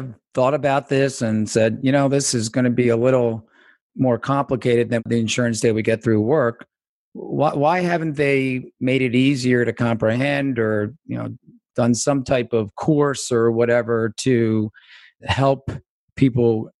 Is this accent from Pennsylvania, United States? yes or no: no; Baltimore, Maryland, United States; I'm a Ravens fan. I'm from Baltimore